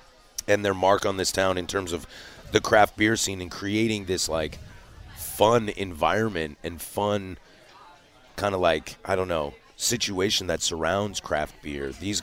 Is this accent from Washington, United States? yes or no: yes; Vancouver, Washington, United States; I mean, technically, I moved to Vancouver. I grew up in Vancouver.